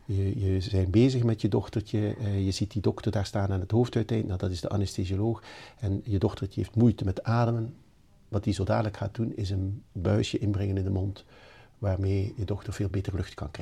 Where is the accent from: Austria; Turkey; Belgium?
Belgium; Ghent, Flanders; moved away as an adult; now in Netherlands; Ik kom uit Gent in België. Daar ben ik 54 jaar geleden geboren. Heb in Gent ook mijn opleiding geneeskunde en kindergeneeskunde gedaan. En ben in 1998 naar Nederland gekomen